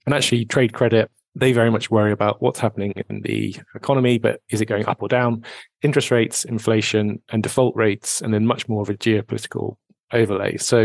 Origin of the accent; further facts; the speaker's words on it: South East England, United Kingdom; So I grew up just outside of London.